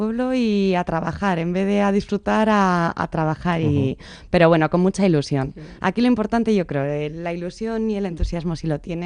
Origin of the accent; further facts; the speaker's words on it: Vitoria, Basque Country, Spain; Nosotros somos de Vitoria.